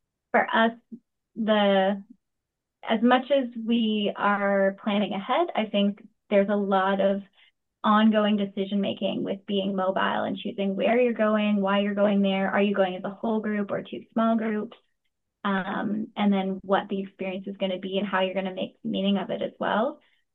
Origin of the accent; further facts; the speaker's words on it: Nova Scotia, Canada; also born or lived in Ontario; So I grew up in Nova Scotia, where we had a forest in the backyard. So the first 7 years of my life, I spent playing in the forest. And then we moved to Ontario